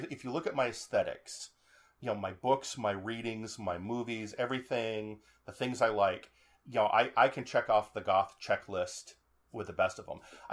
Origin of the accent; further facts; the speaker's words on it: Seattle, Washington, United States; I'm from Seattle.